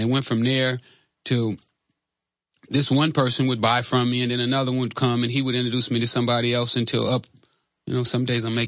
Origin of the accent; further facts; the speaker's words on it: Los Angeles, California, United States; also born or lived in Tyler, United States; I was born here in Texas, Tyler. My mom decided that she wanted to try Los Angeles, give us an opportunity to have more than what she had. She was a maid here in Tyler, so she moved to L.A.